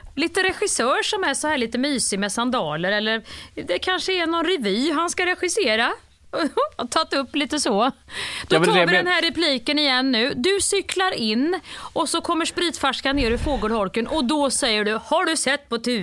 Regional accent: Värmland, Sweden; Jag kommer från Värmland, vet du.

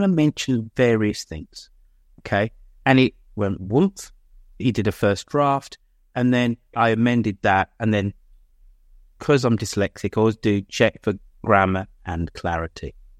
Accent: Birmingham, West Midlands, United Kingdom; my hometown of Birmingham has just under 50% of adults in poverty.

